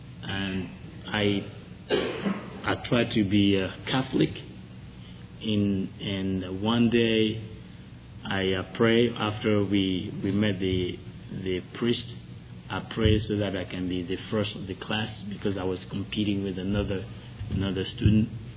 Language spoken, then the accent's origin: English; Tiedru, Côte d’Ivoire; English is a second language; I'm from Ivory Coast, as he said. I was born and raised in a tiny village of Cote d'Ivoire. It's called Tiedru.